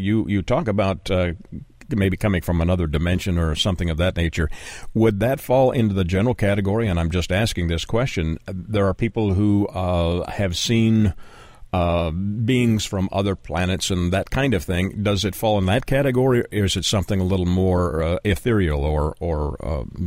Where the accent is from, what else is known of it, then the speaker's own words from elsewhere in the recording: Canada; I am originally from Canada, so I can relate to the Toronto area